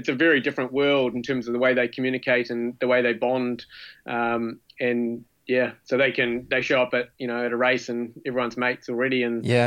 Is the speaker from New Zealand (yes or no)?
yes; Timaru, Canterbury, New Zealand; I grew up in Timaru, all places.